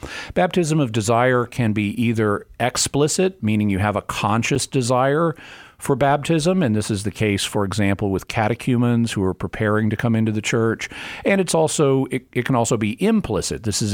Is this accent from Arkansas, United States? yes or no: yes; Arkansas, United States; also born or lived in Texas; so I was born in Texas. I was raised in Arkansas.